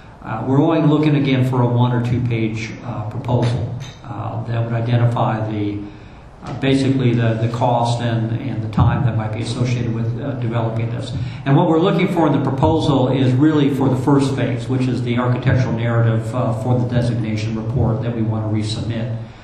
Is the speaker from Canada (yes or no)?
no; San Diego, California, United States; And I'm from San Diego, a beach community.